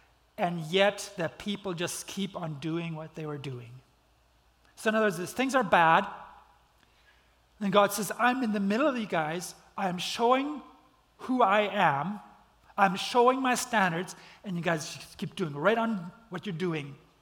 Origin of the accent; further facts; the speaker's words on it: Belize; I grew up in Belize, for those of you guys who don't know. And in Belize, when I was a young kid